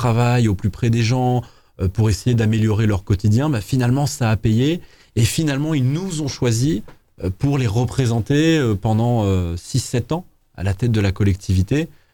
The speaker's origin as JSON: {"language": "French", "town": "Cagnes-sur-Mer", "region": "Provence-Alpes-Côte d'Azur", "country": "France", "tie": "born there", "said": "je suis né à Cagnes en 1996"}